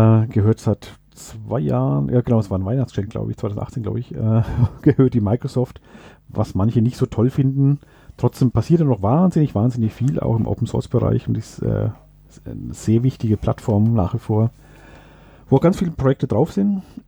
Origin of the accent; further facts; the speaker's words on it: Schweinfurt, Bavaria, Germany; born there; Und vor allem Schweinfurter. Also ich verbinde mit ihm meine Geburtsstadt